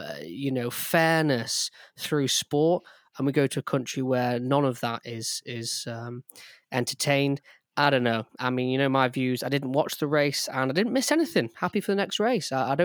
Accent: United Kingdom; especially as a Brit. I mean, our history is horrendous, truly horrific, okay?

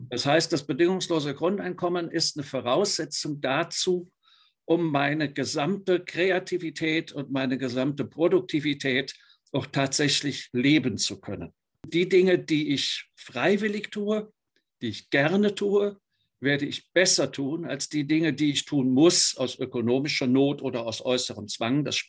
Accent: Bonn, North Rhine-Westphalia, Germany; ich bin ja aus Bonn

